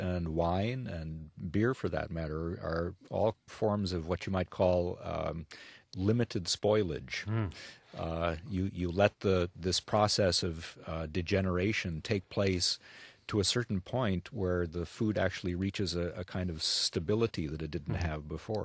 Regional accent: Midwest, United States; Although, you know, when I was growing up in the Midwest, I can remember the only fish we really could get that was okay was swordfish.

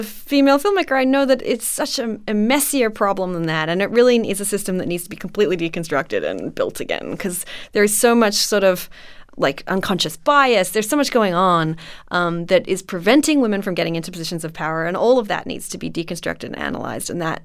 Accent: Australia; I'm Australian

